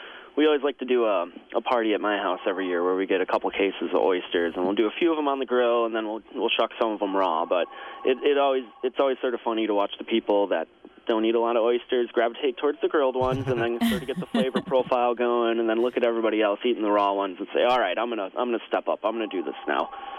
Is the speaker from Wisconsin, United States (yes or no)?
yes; Wisconsin, United States; Other than that, I think, you know, we're from Wisconsin.